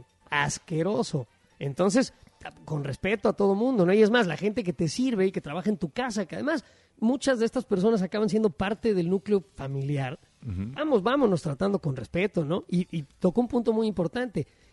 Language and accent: Spanish; Mexico City, Mexico; now in Chicago, United States; yo nací en la Ciudad de México, viví muchísimos años en la Ciudad de México, ahora vivo en Chicago